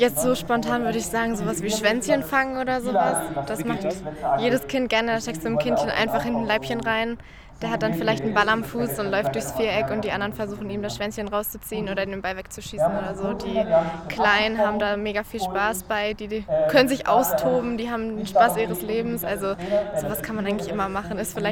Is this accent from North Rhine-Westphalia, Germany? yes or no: no; Lower Saxony, Germany; Ich komme aus dem Landkreis Gifhorn.